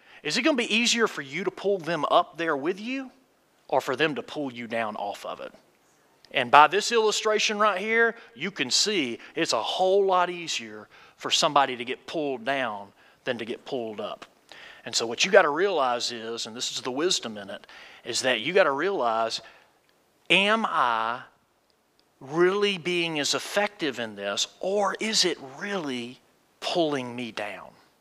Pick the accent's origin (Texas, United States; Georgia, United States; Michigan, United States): Georgia, United States; Athens; Born and raised in Athens, Georgia, hung out with some people I definitely should not have been hanging out with.